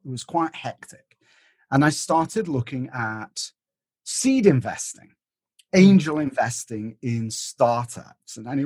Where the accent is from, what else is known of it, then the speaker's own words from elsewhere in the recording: Lubbock, Texas, United States; What makes you think I'm British? Right? I'm from Lubbock, Texas.